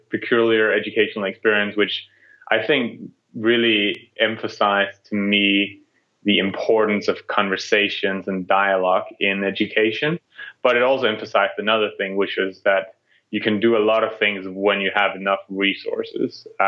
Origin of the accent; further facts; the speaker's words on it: Denmark; moved away as an adult; also born or lived in United States; I grew up in Denmark, a small country in Northern Europe that's known for having free education.